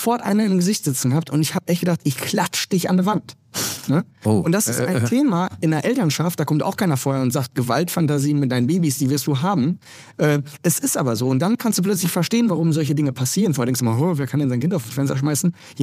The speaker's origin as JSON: {"language": "German", "town": "Dortmund", "region": "North Rhine-Westphalia", "country": "Germany", "said": "Wenn du da als Dortmunder auskommst, bist du Ausländer. Ne? Du bist einfach aus dem Ausland, nicht aus Bayern."}